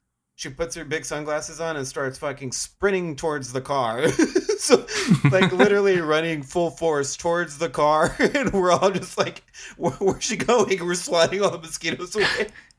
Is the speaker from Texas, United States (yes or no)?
yes; Texas, United States; I think the only thing comparable to it I've ever seen is where we grew up in Texas, right?